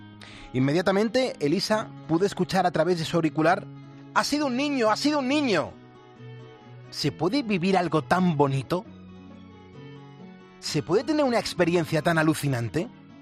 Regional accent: Spain; Nosotros somos españoles, nos sentimos muy orgullosos

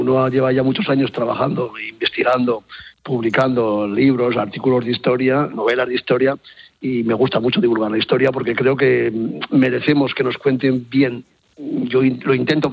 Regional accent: Spain; ya tenemos una secuencia y sabemos quiénes somos los españoles

